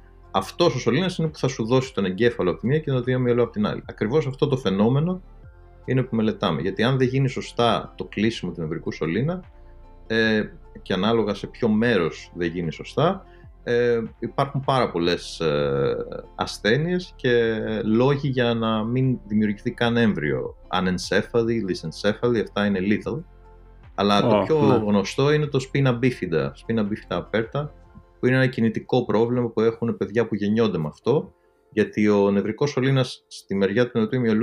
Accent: Patras, Western Greece, Greece; Εγώ, ναι, μεγάλωσα στην Πάτρα, στα Βραχνέικα συγκεκριμένα.

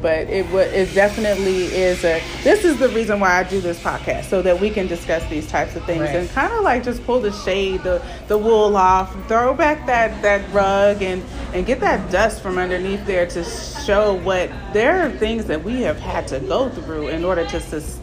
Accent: Oakland, California, United States; I have to remind people, I'm from Oakland.

